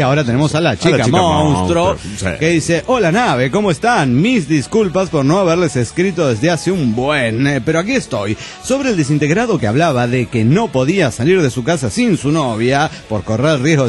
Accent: Mexico City, Mexico; Soy el … del DF mexicano.

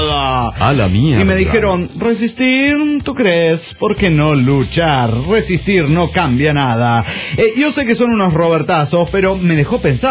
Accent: Mexico; yo no soy de aquí, ni soy de allá, llego aquí, en realidad soy de México

